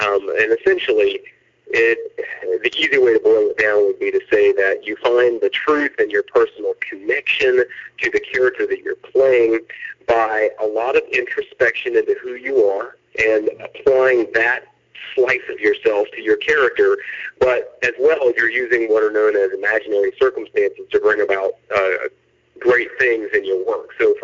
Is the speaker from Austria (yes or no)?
no; North Carolina, United States; I'm reminded that much more of how idyllic and fantastic growing up in North Carolina was. And we are raising my daughter there now